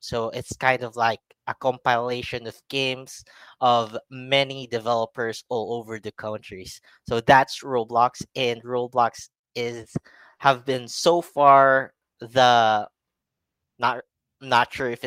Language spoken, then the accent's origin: English; Philippines; So I'm from the Philippines, and initially I was working on like a VPN company